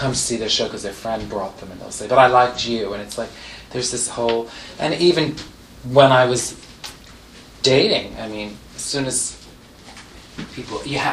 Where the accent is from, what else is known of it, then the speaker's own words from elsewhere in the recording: Bronx, New York, United States; Like I said, when I was growing up in the Bronx, I would have never imagined that I would be doing what I'm doing.